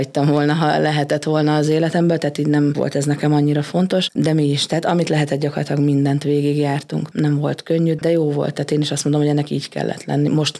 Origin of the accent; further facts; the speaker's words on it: Paks, Tolna, Hungary; now in Kiskunhalas, Hungary; Én 98-ban költöztem ide Kiskunhalasra. Paksi vagyok, az anyukám volt kiskunhalasi, ő elkerült, én visszajöttem.